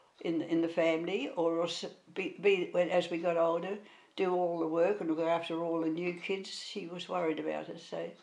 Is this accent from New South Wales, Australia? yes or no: yes; Broken Hill, New South Wales, Australia; born there; I was born in Broken Hill.